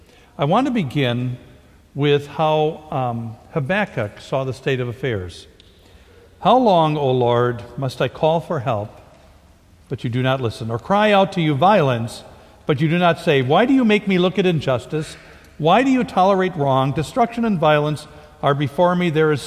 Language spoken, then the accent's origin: English; Lake Geneva, Wisconsin, United States; I grew up in Lake Geneva